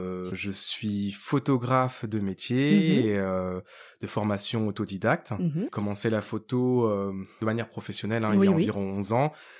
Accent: Ivry-sur-Seine, Île-de-France, France; born there; Mon enfance, moi, je suis né à Ivry, dans 94.

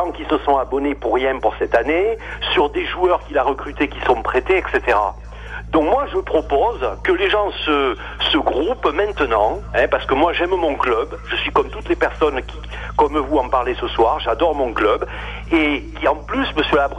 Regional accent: Marseille, Provence-Alpes-Côte d'Azur, France; moi je suis marseillais, j'ai 50 ans

